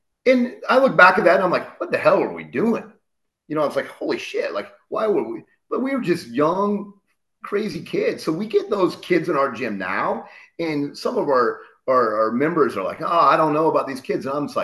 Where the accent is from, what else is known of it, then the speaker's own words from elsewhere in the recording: Ottumwa, Iowa, United States; I think you and we had that in Ottumwa growing up in Southeast Iowa.